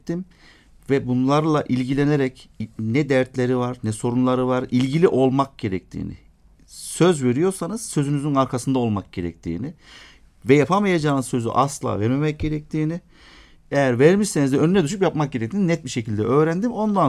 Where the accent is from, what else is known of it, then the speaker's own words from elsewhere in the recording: Kahramanmaraş, Turkey; Kahramanmaraşlıyım, iş adamıyım.